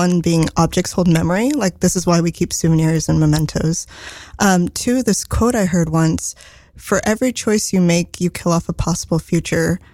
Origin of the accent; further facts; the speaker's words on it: California, United States; born there; I was born in the Bay Area, California, in a suburb about an hour south of San Francisco.